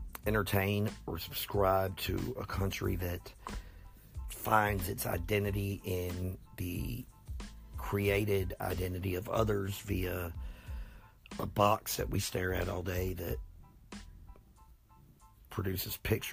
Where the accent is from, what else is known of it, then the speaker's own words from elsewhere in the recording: United States; So, I mean, I'm an American. I am. I like to make it clear.